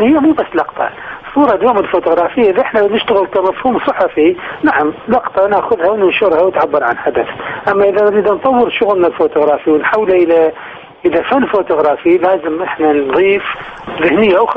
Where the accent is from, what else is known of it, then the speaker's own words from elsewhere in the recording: Iraq; إحنا كعراقيين